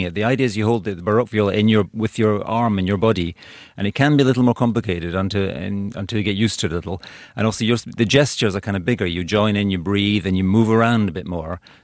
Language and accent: English; Dublin, Leinster, Ireland; born there; I mean, I was born in Dublin and feel very Irish and Scottish.